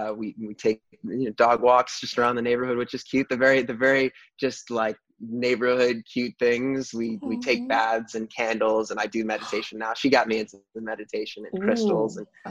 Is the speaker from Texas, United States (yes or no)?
no; New York, United States; I've had music in my bones forever. I grew up in New York, so I would see...